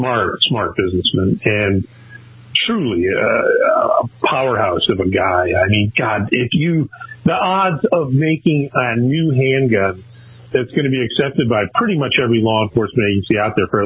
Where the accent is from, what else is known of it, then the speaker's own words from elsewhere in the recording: Minneapolis, Minnesota, United States; I know St. Paul Police Department in Minnesota, right next to where I grew up in Minneapolis, was one of the first agencies that went to his handgun.